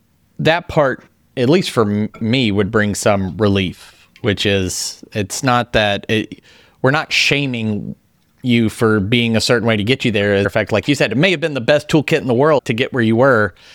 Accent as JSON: {"language": "English", "region": "Texas", "country": "United States", "said": "it all sounds smarter than anything I could say because I'm from Texas."}